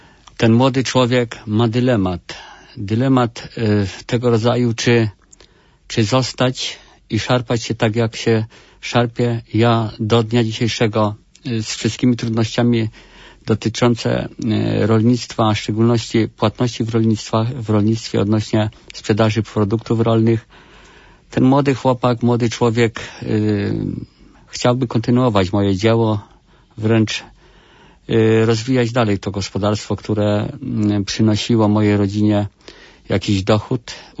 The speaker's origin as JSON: {"language": "Polish", "town": "Straszewo", "region": "Kuyavian-Pomeranian Voivodeship", "country": "Poland", "said": "Pochodzę z małej miejscowości Straszewo, gmina Konec."}